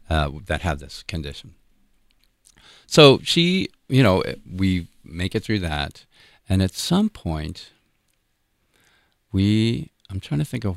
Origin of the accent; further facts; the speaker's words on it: New York, United States; You know, growing up on Long Island, you don't you always want to be cool.